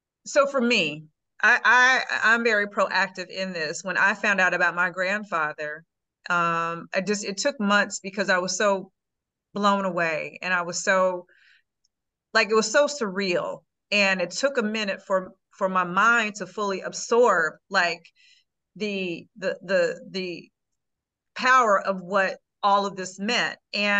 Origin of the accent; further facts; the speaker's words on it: Marion, Indiana, United States; We're from Marion, Indiana